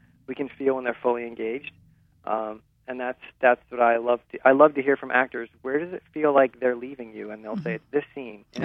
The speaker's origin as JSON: {"language": "English", "region": "Maine", "country": "United States", "said": "Well, when I'm from Northern Maine, where people move more slowly and talk more slowly and think more slowly."}